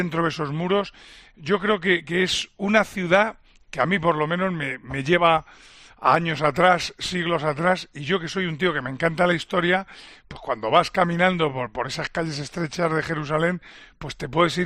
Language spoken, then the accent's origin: Spanish; Spain; como español que soy